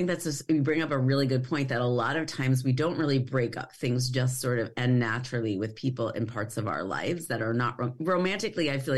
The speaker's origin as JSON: {"language": "English", "region": "New York", "country": "United States", "tie": "born or raised there", "said": "I grew up on Long Island, and I just didn't ever, I mean, I probably look like I fit in very well, but I didn't ever feel like I fit in."}